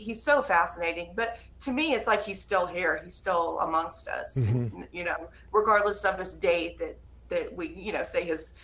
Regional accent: Louisiana, United States; I was very fortunate in some ways that I grew up in Louisiana, which everyone has a ghost story in Louisiana, and people, a lot of people there are very open to this stuff.

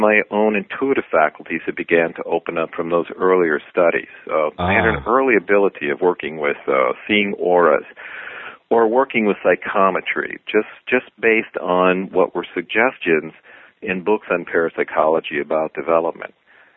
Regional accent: Midwest, United States; I'm a guy from the Midwest who had a hobby or an interest in parapsychology

